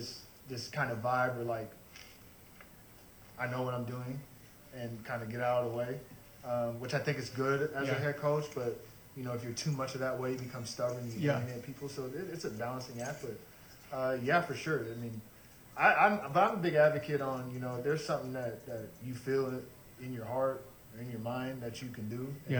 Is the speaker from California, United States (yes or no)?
yes; Santa Cruz, California, United States; I was from Santa Cruz, a small area